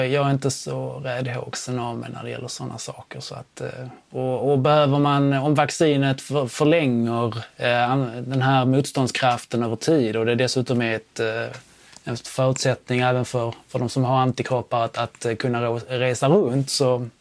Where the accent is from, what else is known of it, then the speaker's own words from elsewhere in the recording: Malmö, Skåne, Sweden; now in Malmö, Sweden; som Malmöbo och MFF-are